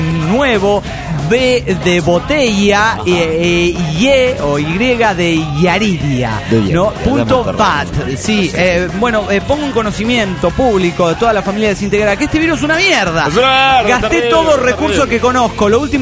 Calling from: La Paz, Bolivia; de La Paz, Bolivia.

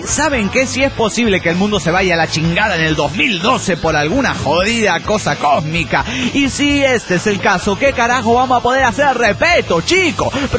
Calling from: Golden, Colorado, United States; de Golden, Colorado.

